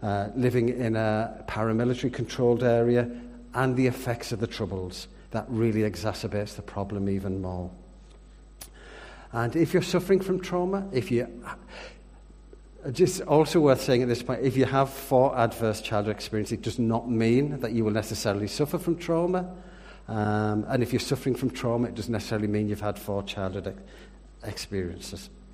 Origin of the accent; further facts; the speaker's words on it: Yorkshire and the Humber, United Kingdom; accent: English; now in Northern Ireland; I have an English accent. I'd like to point out I'm the best kind of Englishman. I'm a Yorkshireman.